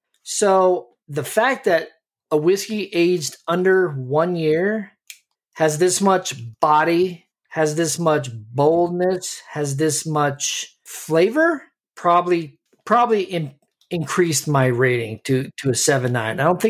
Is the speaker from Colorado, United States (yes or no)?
yes; Colorado, United States; I'm from Colorado, and I just gained a whole bunch more respect for Texas.